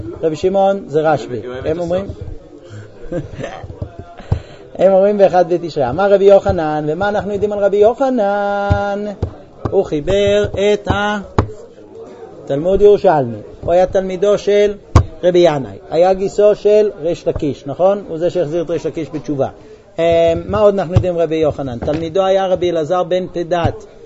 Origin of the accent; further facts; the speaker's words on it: New York, United States; יש, אבל לא איפה שאני גדלתי. אני גדלתי בניו יורק.